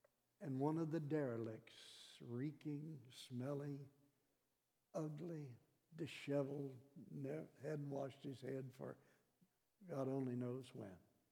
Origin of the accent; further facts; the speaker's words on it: Croatia; Lord, find a way for us to get back to my home country, Croatia, with the good news of Christ.